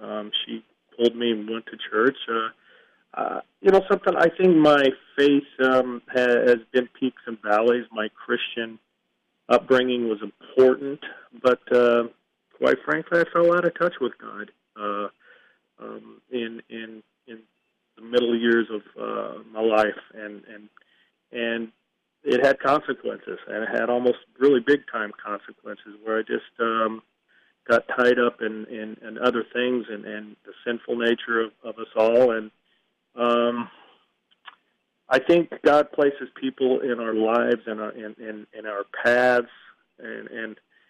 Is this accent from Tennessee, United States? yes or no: no; New Mexico, United States; Listen, I was born and raised in New Mexico